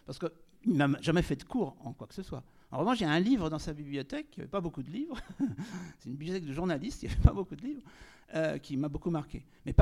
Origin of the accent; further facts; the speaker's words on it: Rennes, Brittany, France; also born or lived in Fougères; Alors, je suis né à Fougères, mais j'ai plutôt grandi à Rennes.